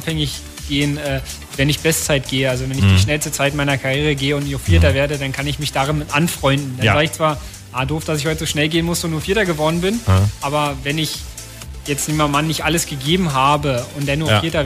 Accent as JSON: {"language": "German", "country": "Germany", "said": "Als Deutscher spricht man, muss man natürlich immer Englisch mit allen sprechen."}